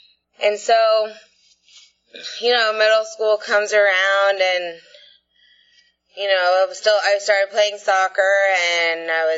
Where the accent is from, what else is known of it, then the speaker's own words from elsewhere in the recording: Bradenton, Florida, United States; I grew up in Bradenton, Florida, and I have two little sisters, and my parents are divorced.